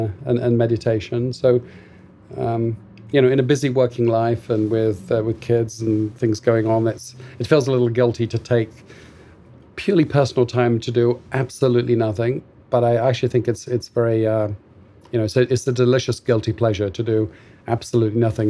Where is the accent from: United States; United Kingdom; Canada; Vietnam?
United Kingdom; England; a stream near my hometown in England.